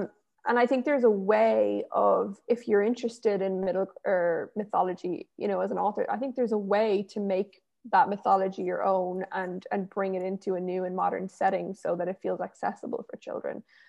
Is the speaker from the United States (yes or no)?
no; Ireland; like as an Irish author, I always try and put like my own cultural stamp on everything I write, because I'm so proud of where I come from